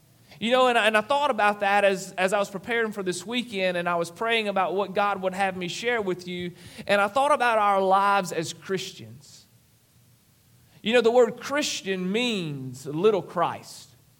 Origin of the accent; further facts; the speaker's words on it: Overland, Louisiana, United States; I told the crowd earlier this morning at the 8 o'clock service that that I'm from Overland, Louisiana. Many of you know where that's at.